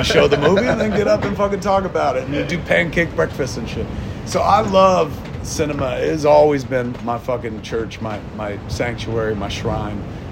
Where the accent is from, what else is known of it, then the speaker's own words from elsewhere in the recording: New Jersey, United States; I own a movie theater in the States, in New Jersey, at my hometown.